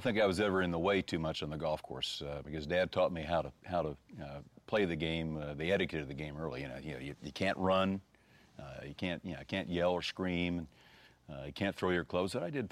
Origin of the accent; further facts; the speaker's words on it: Kansas City, Missouri, United States; Well, I grew up here in Kansas City, and my dad was a member of the Kansas City Country Club